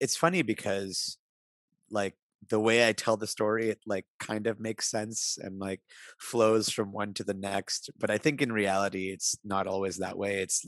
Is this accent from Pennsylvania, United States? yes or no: yes; Pittsburgh, Pennsylvania, United States; I grew up in Pittsburgh. I went to Carnegie Mellon.